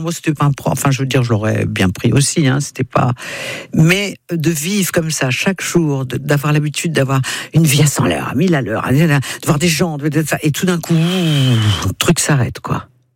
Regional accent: France; Je lui ai dit, oui, je suis française.

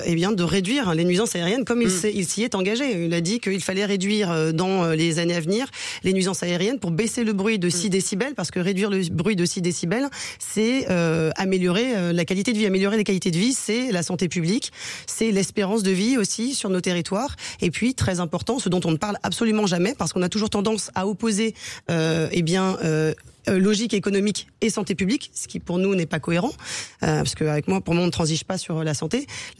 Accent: Antilles, France; Enfin, moi, je suis des Antilles, on n'a pas d'urgence Caraïbes après 23h30, vous voyez ?

